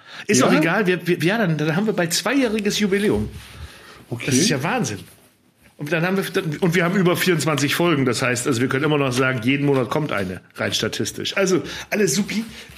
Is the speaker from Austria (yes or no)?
no; Frisia, Germany; ich als Friese, ich bin ja die 033 Bierflaschen gewohnt.